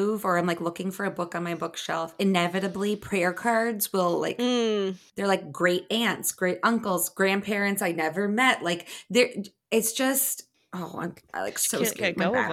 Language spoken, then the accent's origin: English; United States; because we're American